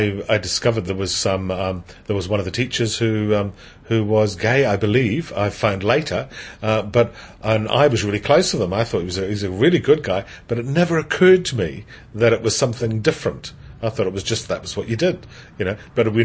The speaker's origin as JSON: {"language": "English", "region": "Scotland", "country": "United Kingdom", "said": "my background as a gay man is I'm Scottish. My whakapapa goes back to Scotland and Ireland"}